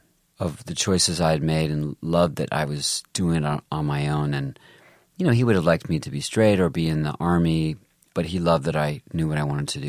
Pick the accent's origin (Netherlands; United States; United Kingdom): United Kingdom; Scotland; Yeah, I grew up partly in Scotland when I was young, and that real dark sense of humor.